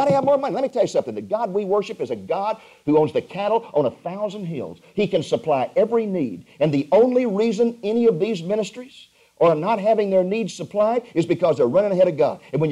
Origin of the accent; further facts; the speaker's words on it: Dallas, Texas, United States; And I'm ashamed to tell people I'm from Dallas.